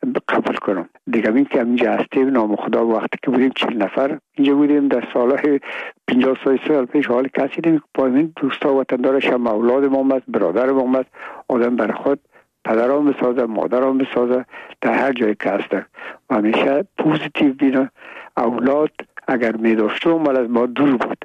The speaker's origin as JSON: {"language": "Persian", "country": "Afghanistan", "said": "میگم ما افغان هستیم"}